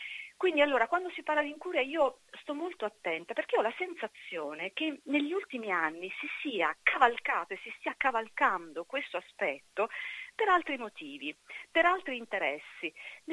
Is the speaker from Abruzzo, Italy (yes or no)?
yes; Abruzzo, Italy; io ho scoperto da abruzzese